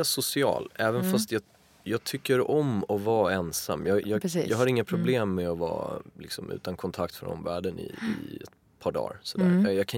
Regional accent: Stockholm, Stockholm County, Sweden; 1987 på Huddinge sjukhus. En bit utanför Stockholm. Jag växte upp i Örnsberg. Eller jag bodde där tills jag var 4.

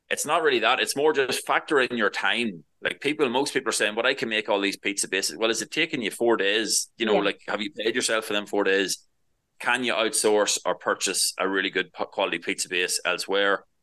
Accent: County Monaghan, Ireland; but we're from Monaghan and we don't, you know

